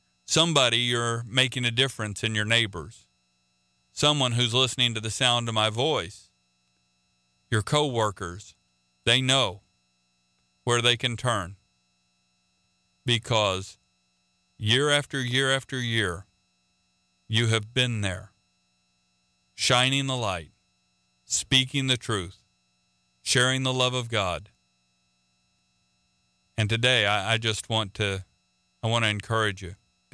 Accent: Oklahoma, United States; I'm not a flash in the pan. … from Oklahoma.

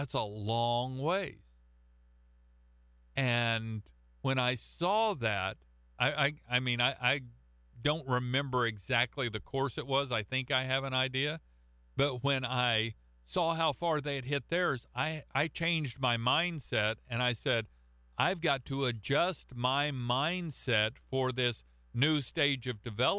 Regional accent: Oklahoma, United States; I'm from Oklahoma, and no, not everybody in Oklahoma rides a horse and wears a cowboy hat

